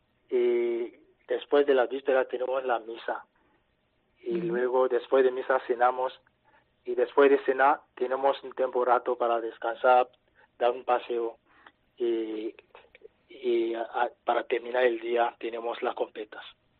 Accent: Côte d’Ivoire; Spanish is a second language; moved away as an adult; now in Salamanca, Spain; vengo de Costa de Marfil y llevo ya casi 5 años aquí estudiando. Y el primer año estudié el idioma en León

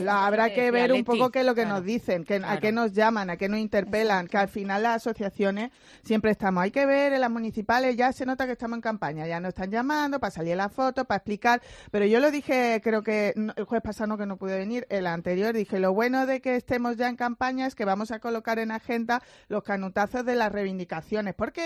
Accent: Torremolinos, Andalusia, Spain; pero digo de Torremolinos, de mi pueblo. Sí. Ya sabéis, yo estoy de la costa.

